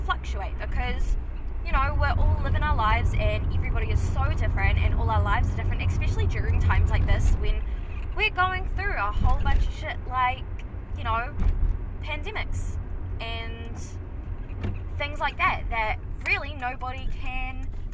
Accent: New Zealand; I am a white New Zealander. I was born and bred in New Zealand and haven't really left the country

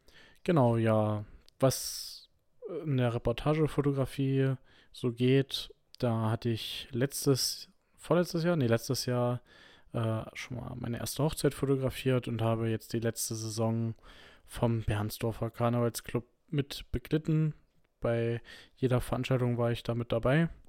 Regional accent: Hoyerswerda, Saxony, Germany; Ich komme nämlich aus Hoyerswerda und da ist das alles nicht ganz so weit weg.

